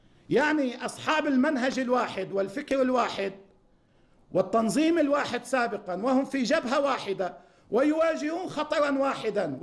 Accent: Lebanon; وعلينا كلبنانيين،

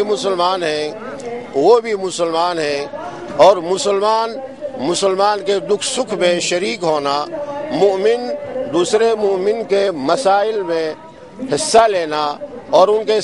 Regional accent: Pakistan; اور مستقبل میں پاکستان، ہم پاکستانی ہیں، پاکستان کو بنانے والے میں ہم شامل ہیں، پاکستان کو بچانے والے بھی ہم شامل ہیں.

